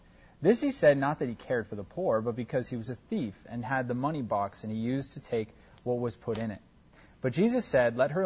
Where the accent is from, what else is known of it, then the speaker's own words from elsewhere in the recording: United States; from a perspective like mine, growing up in America and stuff like that, it sounds very odd.